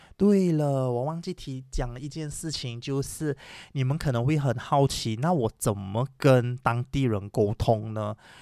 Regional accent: Malaysia; 因为我是马来西亚人，所以我会说马来语

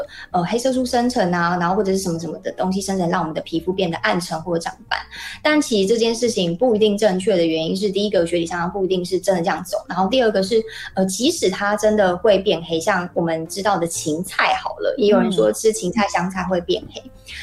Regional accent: Taiwan; 铁质其实真的蛮重要的，尤其是我们台湾人啊

